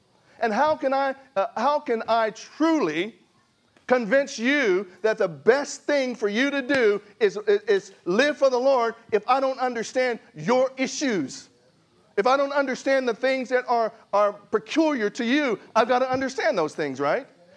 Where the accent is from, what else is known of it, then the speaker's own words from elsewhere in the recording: Oklahoma, United States; moved away as an adult; also born or lived in Texas / Washington; now in California, United States; I moved to California about 2 years ago. I grew up in the Midwest. I was born and raised in Oklahoma. And then I moved to Texas, and I lived there for about 30 years.